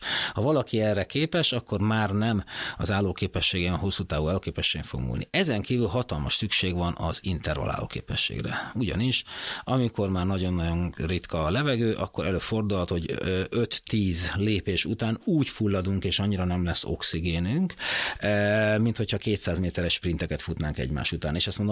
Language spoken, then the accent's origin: Hungarian; Hungary; amikor úgy meg magyar is vagyok, úgy hogy micsoda, hogy mi magyar alkalmatlanok